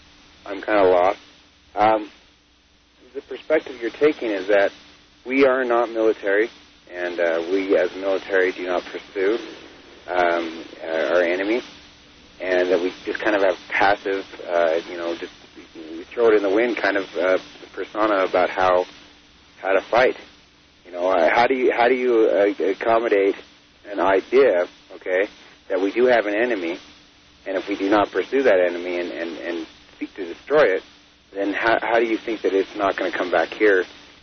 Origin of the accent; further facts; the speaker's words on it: Cedar City, Utah, United States; now in Wyoming, United States; Well, actually, I'm in Wyoming, but I'm from Utah.